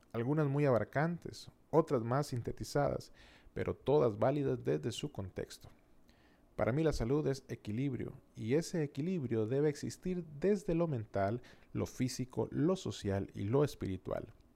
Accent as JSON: {"language": "Spanish", "country": "Costa Rica", "also_born_or_lived": "Panama / Mexico", "said": "aunque soy de Costa Rica, este es un país hermoso donde pasé mis años de niñez y juventud y que me regaló parte importante de mi identidad. También he vivido en Panamá y México"}